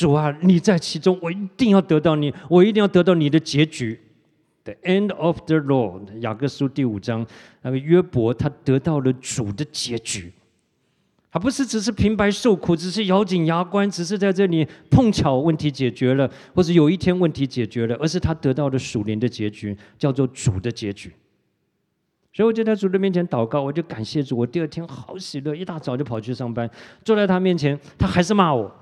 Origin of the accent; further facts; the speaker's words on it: Taiwan; 我从小跟人家一言不合就可以打的，真的打的。我在眷村里面